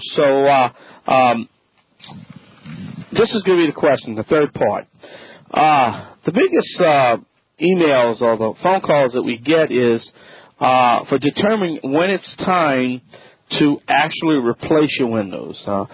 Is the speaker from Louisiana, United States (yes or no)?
yes; Louisiana, United States; I am the Cajun man from the Bayou Land.